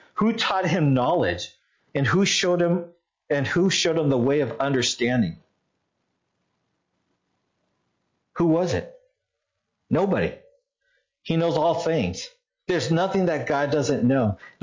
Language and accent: English; Australia; So in Australia, you see how I had an accent there because I'm Australian.